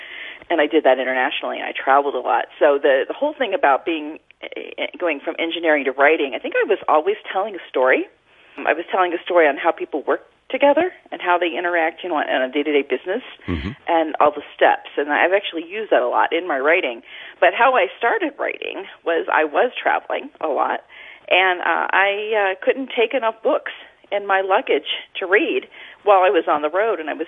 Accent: Baltimore, Maryland, United States; now in Cincinnati, United States; Because I had just finished one in Baltimore, which is my hometown.

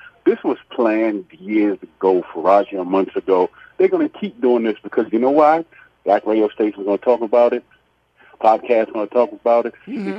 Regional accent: New York, United States; As a New Yorker, first thing I noticed about Baltimore is the big city with a small town mindset, which means nepotism.

